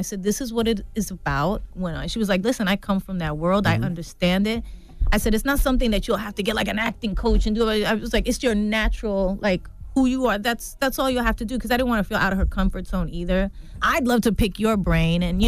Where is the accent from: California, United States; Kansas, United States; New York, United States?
New York, United States; Bronx; Yeah, I think, you know, we're both from the Bronx. We're both Latina.